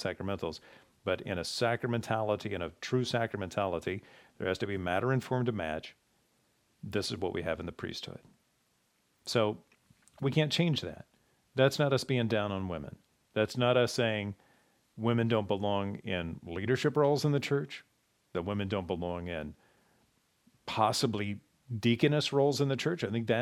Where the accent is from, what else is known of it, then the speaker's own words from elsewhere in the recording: Lexington, Kentucky, United States; I went to a little coffee shop called the Chocolate Hauler in my hometown of Lexington, Kentucky.